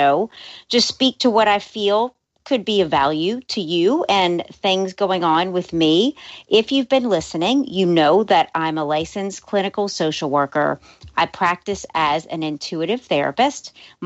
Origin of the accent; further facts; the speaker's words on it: New Orleans, Louisiana, United States; moved away as an adult; being born and raised in New Orleans and having lived in one place for the first 43 years of my life. I was really wanting to live somewhere else